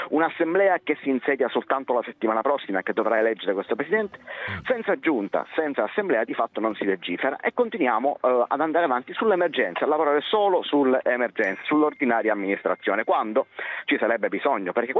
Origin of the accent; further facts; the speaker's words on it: Sicily, Italy; noi come siciliani